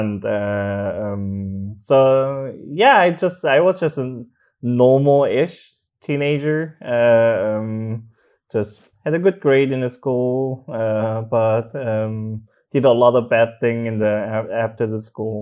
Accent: South Korea; English is a second language; I was also a lot more oppressed because I grew up in Korea.

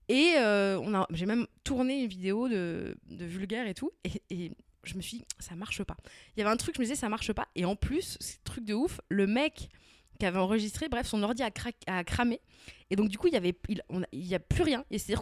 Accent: Brittany, France; je suis allée fêter mon anniversaire avec Sophie-Marie Laroui chez moi, en Bretagne.

